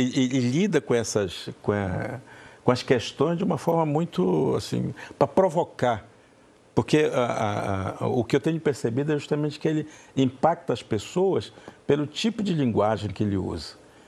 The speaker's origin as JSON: {"language": "Portuguese", "town": "Lorena", "region": "São Paulo", "country": "Brazil", "said": "a cidade de Lorena, é a minha cidade de Lorena, né, a minha aldeia, Lorena, minha aldeia"}